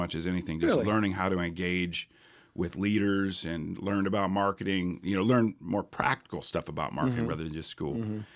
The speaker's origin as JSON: {"language": "English", "town": "Miami", "region": "Florida", "country": "United States", "tie": "born or raised there", "moved": "yes", "said": "I did. I grew up in Miami."}